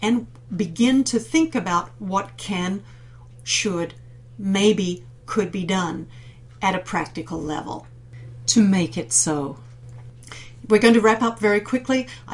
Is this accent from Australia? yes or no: yes; Australia; Of course, as an Australian, I really don't know why they didn't center it on the South Pole